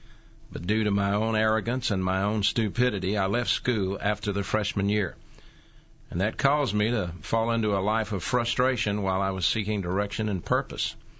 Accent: Birmingham, Alabama, United States; To remind you once again, I grew up in the Central City area down by the old Phillips High School.

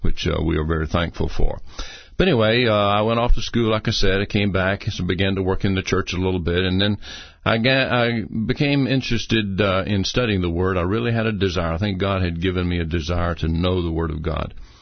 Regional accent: Albany, Georgia, United States; Well, I was born and raised right there in Albany, Georgia.

